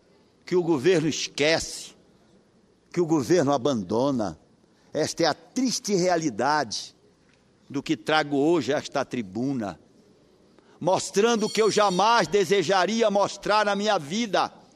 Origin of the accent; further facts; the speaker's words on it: Marajó, Pará, Brazil; Nasci no Marajó, nasci na pobreza, me criei na pobreza.